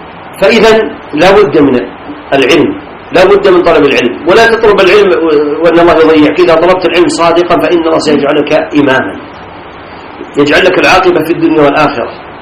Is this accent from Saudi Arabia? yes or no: yes; Najd, Saudi Arabia; وقد ظهر الشرك في توحيد العبادة حتى عندنا في نجد